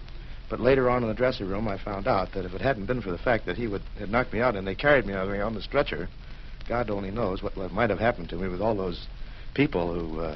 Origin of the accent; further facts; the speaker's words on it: St. Louis, Missouri, United States; St. Louis, Missouri.